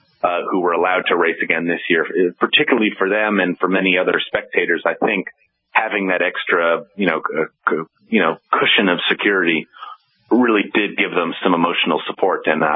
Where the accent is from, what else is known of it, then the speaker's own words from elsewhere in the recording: Boston, Massachusetts, United States; And just as a Bostonian, a very, very worthwhile experience.